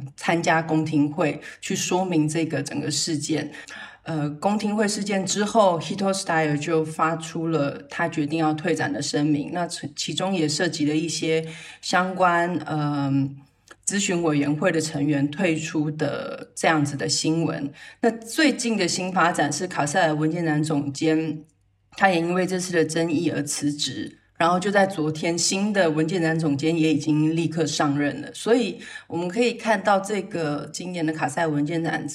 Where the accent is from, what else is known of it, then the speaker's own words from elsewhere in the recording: Taiwan; 譬如在我们来自台湾